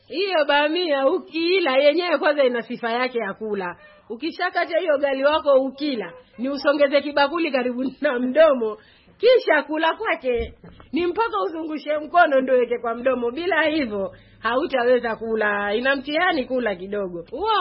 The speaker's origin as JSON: {"language": "Swahili", "town": "Tanga", "region": "Tanga Region", "country": "Tanzania", "tie": "born or raised there", "said": "Mimi ni mzaliwa wa Tanga, Tanga mjini, sehemu inaitwa Barabara 8. Nimekulia hapo"}